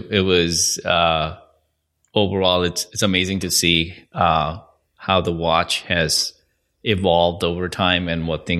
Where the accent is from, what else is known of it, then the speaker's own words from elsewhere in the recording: Mumbai, Maharashtra, India; growing up in India, specifically Bombay, which is called Mumbai now